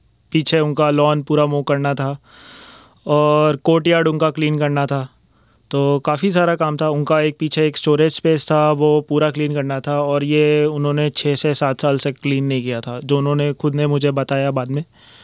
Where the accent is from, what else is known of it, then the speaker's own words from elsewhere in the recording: Jaipur, Rajasthan, India; now in Australia; मैं स्टूडेंट हूँ, जयपुर से आया हूँ।